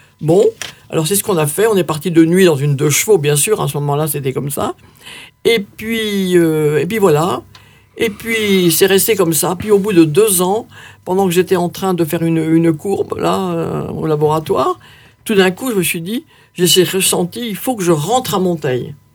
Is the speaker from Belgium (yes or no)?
no; Hauts-de-France, France; mes parents m'ont conduit du Pas-de-Calais, parce que je suis du Pas-de-Calais